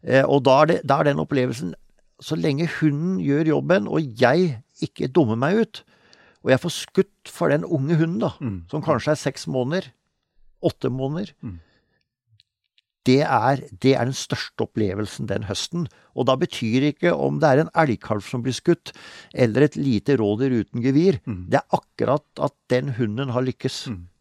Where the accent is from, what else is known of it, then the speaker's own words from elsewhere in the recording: Vestfold og Telemark, Norway; det året jeg ble født, så bygde jo fatteren hytta som ble vårt samlingssted i sørøstlig delen av Hardangervidda, altså nord for Møsvann, så det var egentlig der jeg vokste opp.